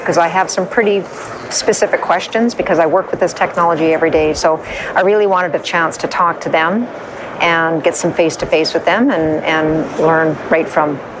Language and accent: English; Saskatchewan, Canada; I'm from Western Canada. I hail from a province called Saskatchewan.